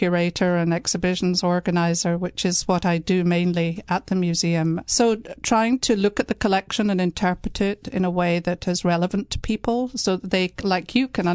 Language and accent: English; United Kingdom; Well, as you'll probably gather pretty early on, I hail from Britain